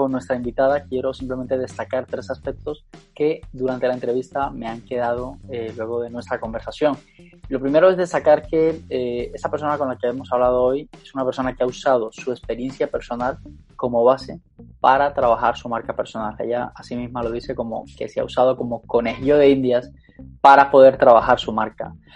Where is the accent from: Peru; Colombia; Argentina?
Colombia; yo también soy colombiano